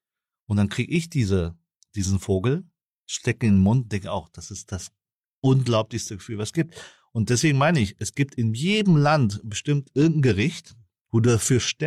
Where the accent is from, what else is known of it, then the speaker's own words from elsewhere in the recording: South Vietnam, Vietnam; Andersrum im Süden, wo ich herkomme und wo meine Großeltern herkommen